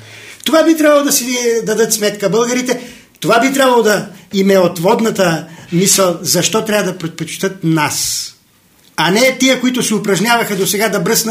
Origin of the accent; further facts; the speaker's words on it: Kyustendil, Kyustendil Province, Bulgaria; born there; в листата в родното ми място Кюстендил.